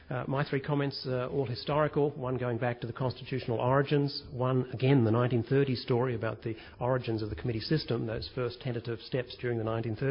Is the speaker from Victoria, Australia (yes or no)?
no; Queensland, Australia; from my home state of Queensland